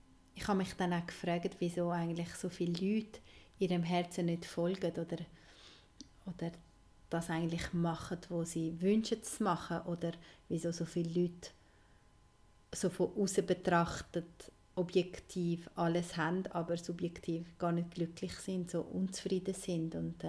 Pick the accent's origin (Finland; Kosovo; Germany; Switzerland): Kosovo; komme ich ja aus Kosovo und dort ist noch mehr so vorgegeben, wie man sein Leben gestalten soll oder welchen Weg soll man gehen.